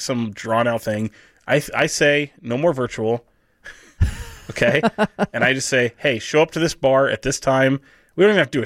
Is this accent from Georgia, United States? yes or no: no; Sacramento, California, United States; growing up in Sacramento, you know Kings fans always pay attention to this stuff